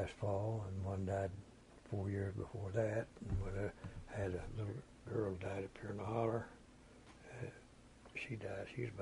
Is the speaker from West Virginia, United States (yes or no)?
yes; West Virginia, United States; It was that same company that we come from West Virginia over here in 31, you see. My dad come 31.